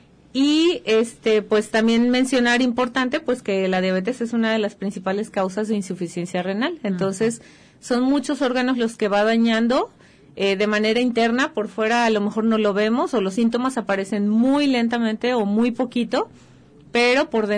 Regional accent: Mexico; todas las enfermedades crónicas que actualmente vivimos como población mexicana

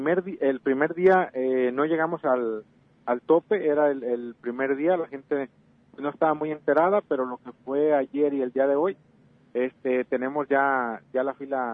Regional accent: Jalisco, Mexico; sino ser conscientes como sociedad, uh-huh, como jaliscienses y como mexicanos

